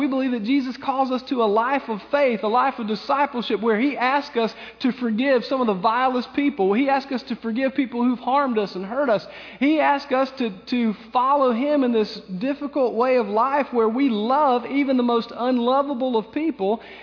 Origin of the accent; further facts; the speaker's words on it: Lyman, South Carolina, United States; I'm from Lyman, y'all, and the redneck comes out sometimes.